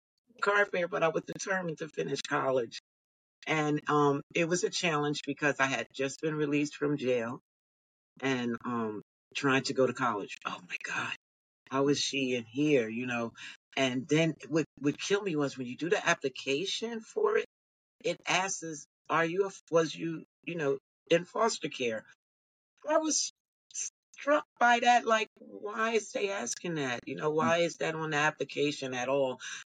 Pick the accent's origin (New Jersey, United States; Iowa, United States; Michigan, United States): New Jersey, United States; Well, I grew up in New Jersey as a foster child. I didn't know my parents at all.